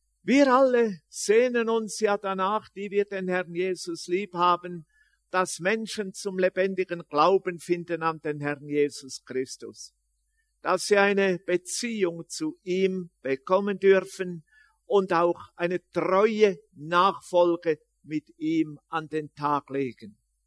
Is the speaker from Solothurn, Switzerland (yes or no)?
no; Bern, Switzerland; accent: Bernese German; now in Austria; Ich als Schweizer kann das sagen, aber schon als einer, der 50 Jahre in Österreich tätig ist